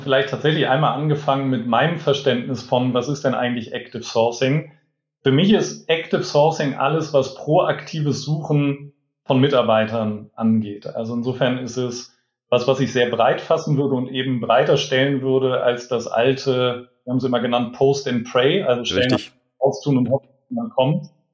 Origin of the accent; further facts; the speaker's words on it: Hamburg, Germany; Hamburger Jung, geboren in Hamburg, hier auch groß geworden